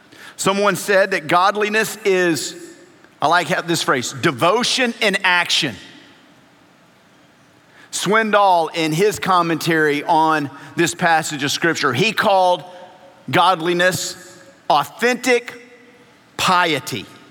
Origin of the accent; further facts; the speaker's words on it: Louisiana, United States; I grew up in Louisiana, family from Mississippi. I went to school in Arkansas